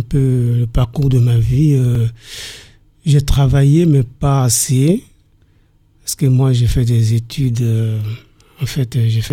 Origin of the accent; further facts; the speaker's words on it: Côte d’Ivoire; moved away as an adult; now in France; je suis originaire de la Côte d'Ivoire.